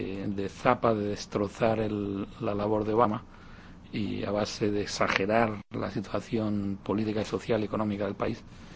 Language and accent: Spanish; Spain; now in United States; soy español, ciudadanía española y americana, tengo la doble ciudadanía, y cuando puedo voto allí también.